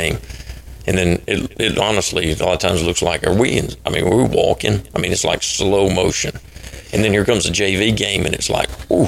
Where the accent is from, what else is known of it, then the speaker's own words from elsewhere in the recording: Anderson, Alabama, United States; look, I came from Anderson. I told you I came from a little junior high school and didn't play football in eighth or ninth grade, and I went to Lauderdale County.